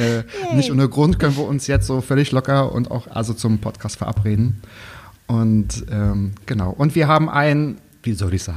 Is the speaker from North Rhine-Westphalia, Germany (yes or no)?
no; Mecklenburg-Vorpommern, Germany; ich bin zwar, ich sage mal, so halb im Wald aufgewachsen, ich komme aus Mecklenburg, aus dem Müritzen Nationalpark.